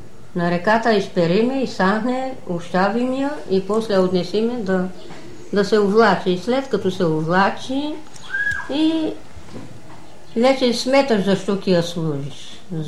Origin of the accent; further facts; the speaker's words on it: Grashevo, Pazardzhik Province, Bulgaria; Тук си съм